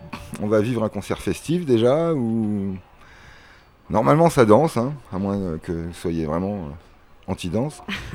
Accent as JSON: {"language": "French", "region": "Nouvelle-Aquitaine", "country": "France", "said": "on vient de Charente en gros, il y en a une bonne partie sur Angoulême et il y en a sur Poitiers."}